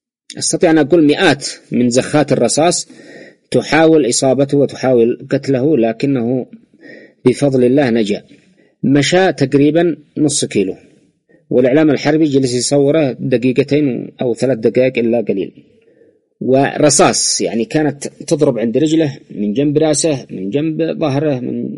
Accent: Yemen; نحن كيمنيين

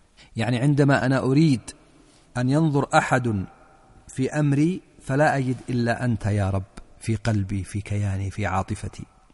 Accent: Yemen; ولم آتيك بصفتي مثلا يمني

